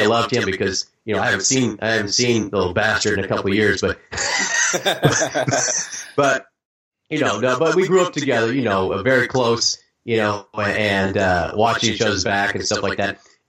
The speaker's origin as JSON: {"language": "English", "region": "Arkansas", "country": "United States", "tie": "born or raised there", "said": "because I spent a lot of time when I was young growing up in Arkansas before I really was, you know, before I was really enmeshed, you know, into a multicultural, you know, environment."}